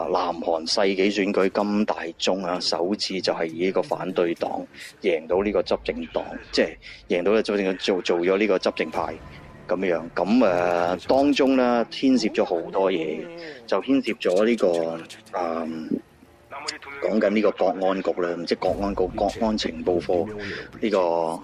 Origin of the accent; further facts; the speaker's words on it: Hong Kong; 我本身咧就系、是、香港土生土长嘅电影人，就香港土生土长。